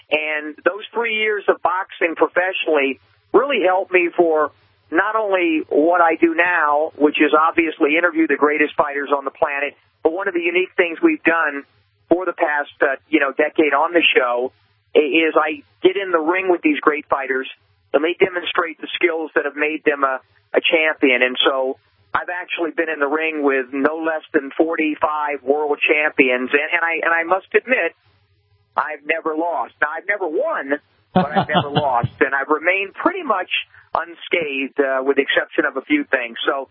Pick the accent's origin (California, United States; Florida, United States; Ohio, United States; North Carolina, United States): Florida, United States; Miami; I grew up in Miami and was blessed enough to, as a young boy, meet Muhammad Ali